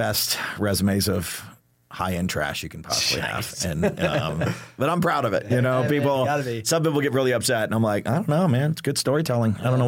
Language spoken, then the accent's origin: English; Dallas, Texas, United States; So I grew up in Dallas, Lake Islands, North Dallas.